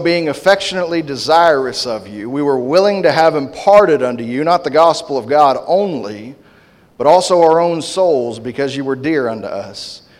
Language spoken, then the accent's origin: English; Corpus Christi, Texas, United States; born there; And I was born in Corpus Christi, Texas, but I feel more at home in Beeville, Texas than anywhere else.